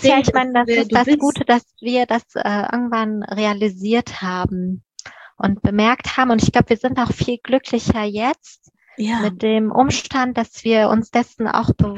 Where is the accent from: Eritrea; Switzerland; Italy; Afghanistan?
Afghanistan; Ich bin in Afghanistan geboren und ich stehe auch voll und ganz zu dem, wer ich bin.